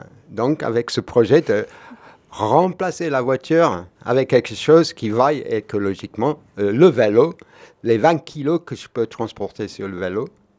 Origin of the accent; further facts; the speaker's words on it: Occitanie, France; je viens de l'Ariège, j'ai passé 15 ans là-bas.